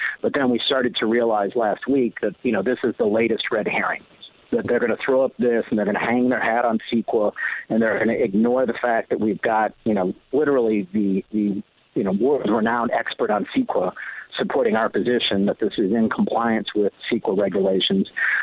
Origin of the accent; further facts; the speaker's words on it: Michigan, United States; now in San Diego, United States; You know, I'm from Michigan, and one of the reasons I moved out here was Chargers football, because when you're growing up in Michigan